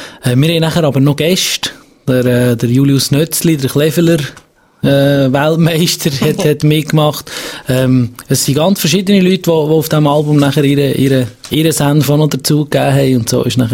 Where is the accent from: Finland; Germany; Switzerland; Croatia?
Switzerland; Brienz, Bern; Ich komme von Prinz, ja genau.